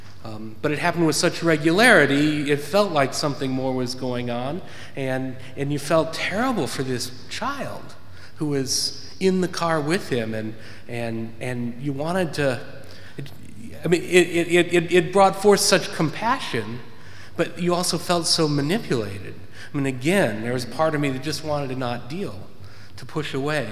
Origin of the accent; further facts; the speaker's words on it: Ann Arbor, Michigan, United States; Where I grew up in Michigan, in Ann Arbor, there were not many beggars.